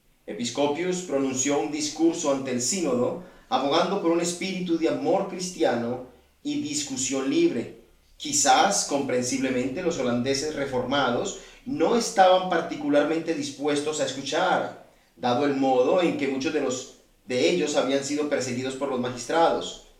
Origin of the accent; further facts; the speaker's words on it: Wales, United Kingdom; accent: Welsh; Spanish is a second language; espero que no cause ningún problema con mi hermoso acento galés.